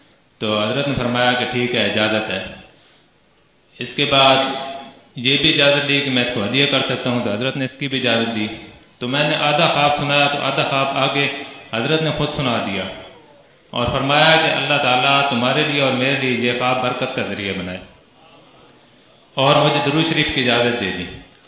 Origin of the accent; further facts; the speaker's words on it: Mianwali, Punjab, Pakistan; میرا تعلق ملوالی سے ہے،